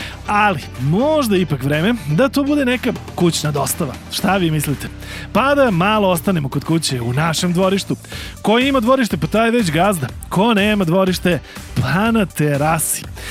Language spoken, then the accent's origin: Serbian; Niš, Southern and Eastern Serbia, Serbia; Mi smo Srbi, neuništivi, palilulci, a durlanci posebno.